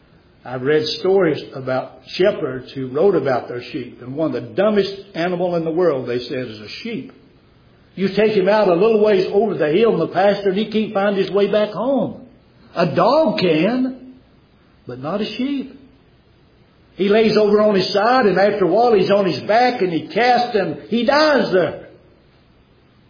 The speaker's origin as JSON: {"language": "English", "region": "the South", "country": "United States", "said": "I'm from the South, and we used to run around barefooted all summertime to save our shoes."}